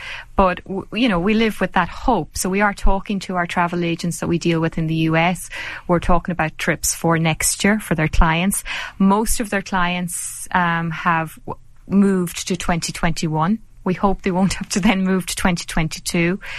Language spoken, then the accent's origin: English; Ireland; And we're Irish people, we're used to doing that, so all of this is so foreign to us.